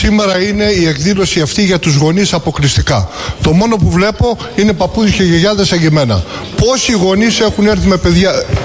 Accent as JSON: {"language": "Greek", "country": "Greece", "said": "ποτέ δεν τράπηκα ότι είμαι Έλληνας"}